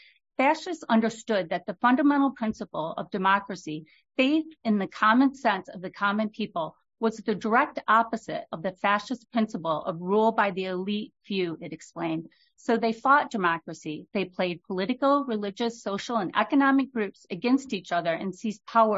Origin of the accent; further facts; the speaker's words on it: Michigan, United States; I'm from Charlevoix County.